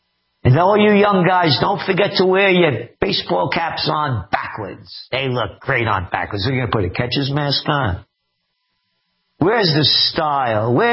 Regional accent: Bronx, New York, United States; born there; I was born in Parkchester Hospital, no longer there.

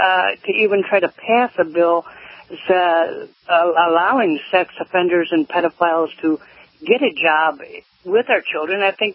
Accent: Grayling, Michigan, United States; Actually, I'm actually from Grayling, Michigan

